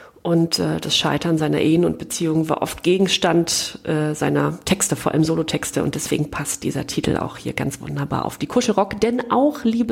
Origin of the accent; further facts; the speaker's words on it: East Germany, Germany; Als Ostdeutsche muss ich mich für … entscheiden.